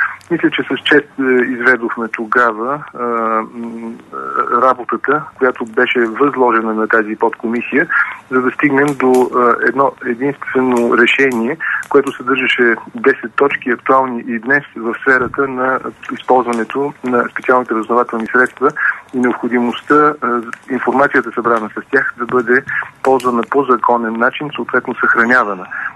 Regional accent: Sofia, Sofia City, Bulgaria; born there; За себе си, роден съм в София, 1957 година.

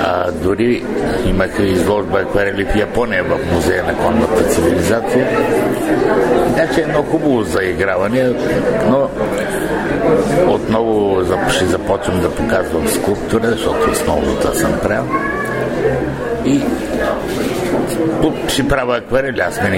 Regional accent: Kardzhali Province, Bulgaria; Аз идвам от Кърджалийско, едно сиропиталище.

